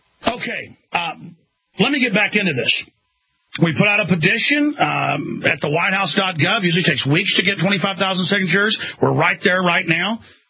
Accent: Texas, United States; is the opposite of how I was raised and who I am as a Texan.

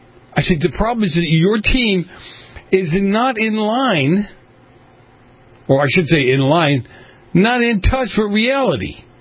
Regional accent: Boston, Massachusetts, United States; I grew up in Boston.

